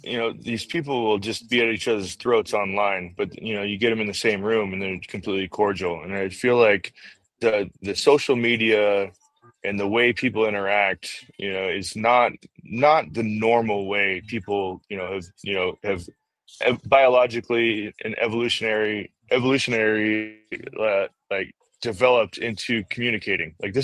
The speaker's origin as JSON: {"language": "English", "town": "Kansas City", "region": "Missouri", "country": "United States", "tie": "born there", "said": "hey, I was born in Kansas City. I'm a huge Chiefs fan."}